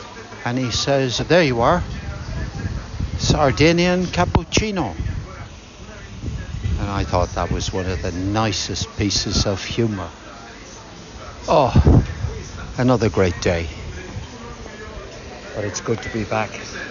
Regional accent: Ireland; And then the man tells me, where are you from? And I tell him I'm Irish.

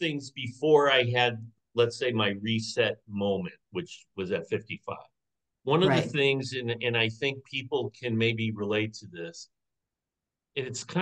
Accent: Chicago, Illinois, United States; moved away as an adult; now in Portland, United States; I'm originally from Chicago, and as I said in the book, after I graduated from college, I drove out to Portland. So all my family was back in Chicago

